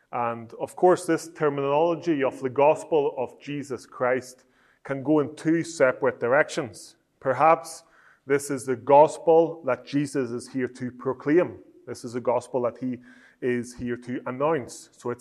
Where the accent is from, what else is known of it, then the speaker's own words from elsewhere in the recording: Northern Ireland, United Kingdom; accent: Northern Irish; first language Italian; English is a second language; now in Italy; So Italian is my first language. So this morning you've got two options. I can either speak Northern Irish or I can speak Italian.